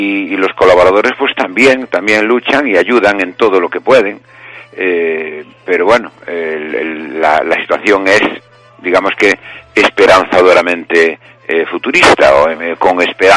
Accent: Fene, Galicia, Spain; Lo primero porque Fene es mi pueblo, es donde nací, y hablar de eso hasta me emociona, pero desde luego porque nos ha ido bien también, y porque me siento vecino de Fene, natural, mis hijos también son naturales de aquí

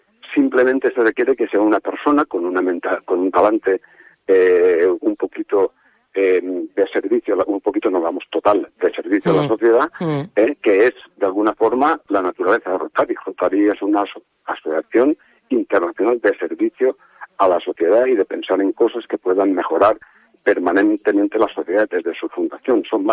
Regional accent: La Vall d'Uixó, Valencian Community, Spain; Pues es que mi pueblo es un pueblo muy de música, ¿no? Entonces este concierto abre un poquito el año 2024 la programación musical cultural en la Valduxo.

